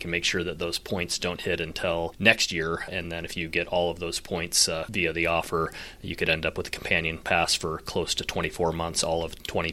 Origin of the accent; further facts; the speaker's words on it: Portland, United States; I know my old Kmart that I grew up going to in Portland here just burned down the other day.